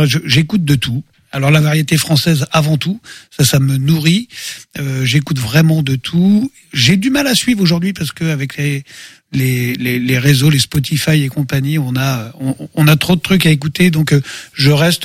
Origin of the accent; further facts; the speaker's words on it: Angers, Pays de la Loire, France; Je suis né à Angers, je suis un angevin de pure souche en fait.